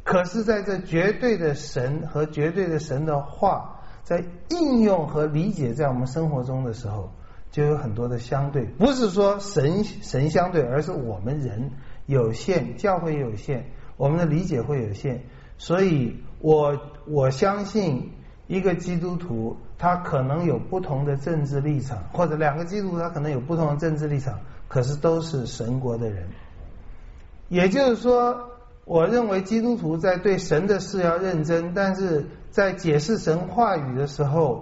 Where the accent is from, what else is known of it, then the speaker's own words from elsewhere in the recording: Taiwan; 那么多半是像我一样，我的父母一样从大陆来的，多半是跟着老总统来的，然后我们就在这种环境长大